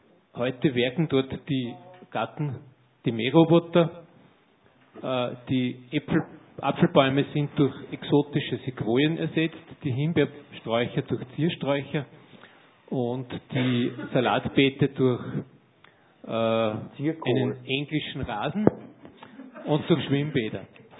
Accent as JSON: {"language": "German", "town": "Linz", "region": "Upper Austria", "country": "Austria", "tie": "born or raised there", "said": "Ich bin ein Kind des Käferfeldes in Linz. Das ist ein früher mal bäuerliche Gegend gewesen, die in den Ende der 30er Jahre in eine Wohnsiedlung umgewandelt wurde."}